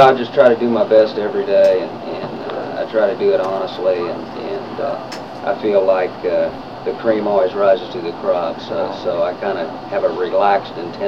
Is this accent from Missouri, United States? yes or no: yes; Kansas City, Missouri, United States; I'm from Kansas City originally, so I'm able to coach at the Division I level in my hometown, so that's been a real enjoyable experience.